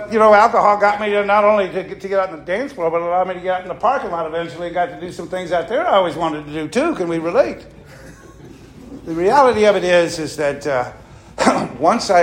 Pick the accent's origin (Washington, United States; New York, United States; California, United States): California, United States; Fresno; I was raised in Fresno, and I decided all my problems are in Fresno